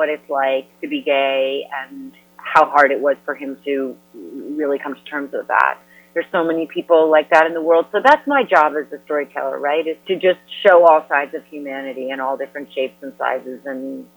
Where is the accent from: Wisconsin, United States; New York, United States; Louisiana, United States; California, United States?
New York, United States; I grew up in New York. This is a very, you know, open community, at least on the face of it.